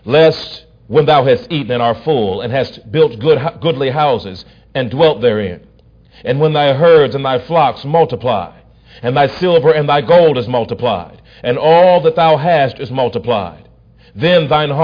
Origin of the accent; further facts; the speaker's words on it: Iowa, United States; now in Kentucky, United States; I'm originally from Iowa. We moved to Kentucky.